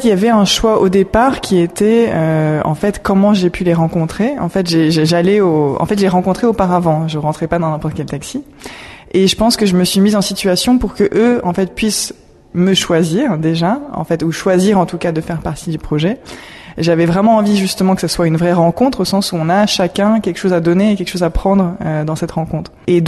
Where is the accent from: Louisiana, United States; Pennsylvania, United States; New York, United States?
New York, United States; moi, j'ai grandi à New York.